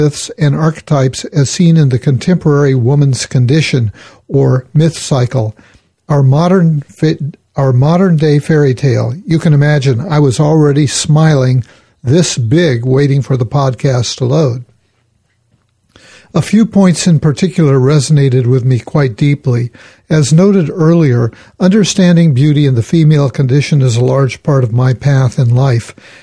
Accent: Thailand; moved away as an adult; also born or lived in Bangladesh / Hawaii, United States; now in United States; I'm not from the United States and have my own understanding of beauty, gender roles, etc., collected from different cultures. I was born in Bangladesh, lived in Hawaii until I was 6, then in Thailand until I was 18, and moved to the U.S. for school and work.

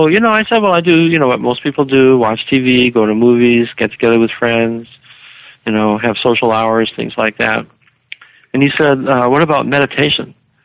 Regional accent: Canada; moved away as an adult; now in United States; and I'm from Canada, and back in 1964 when I started graduate school, there were no PhD clinical psychology training programs in Canada.

